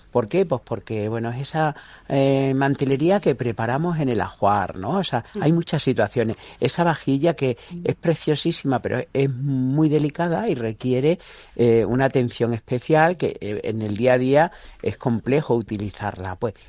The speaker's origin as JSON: {"language": "Spanish", "region": "Extremadura", "country": "Spain", "said": "De cómo somos los extremeños, el significado de la matanza"}